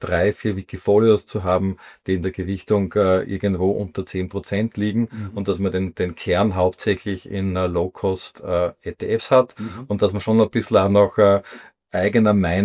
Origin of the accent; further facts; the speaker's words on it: Austria; Darf das sagen als Österreicher, weil den ATX, den kann man leicht schlagen.